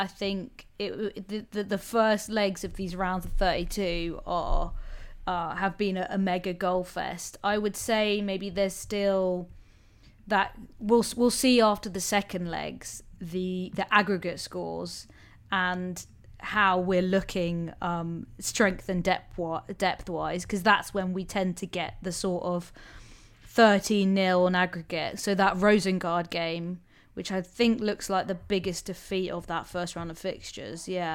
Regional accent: England, United Kingdom; but actually we're just as bad because we're just English people that butcher all the lovely European languages.

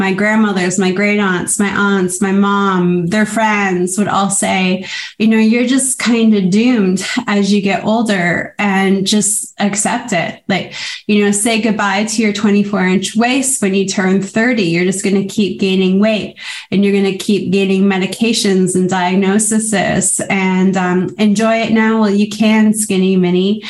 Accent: Toronto, Ontario, Canada; I'm originally from Toronto.

